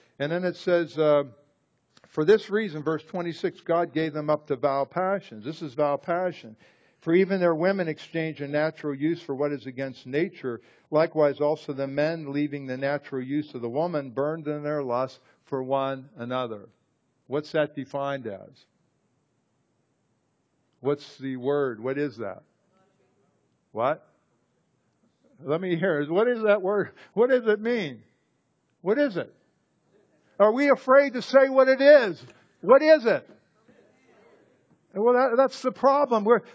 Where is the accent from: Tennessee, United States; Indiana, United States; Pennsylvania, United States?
Pennsylvania, United States; Irwin; I grew up in the First Presbyterian Church in Irwin, PA.